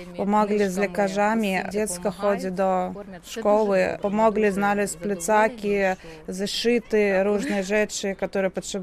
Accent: Minsk, Belarus; Polish is a second language; now in Poland; Przyjechała z Mińsku, Białoruś. Jestem Białorusinką.

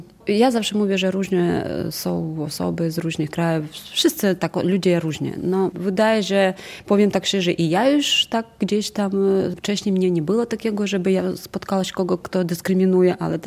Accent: Zaporizhzhia, Zaporizhzhia Oblast, Ukraine; Polish is a second language; now in Poland; ja jestem z Zaporozia, czyli to moje miasto

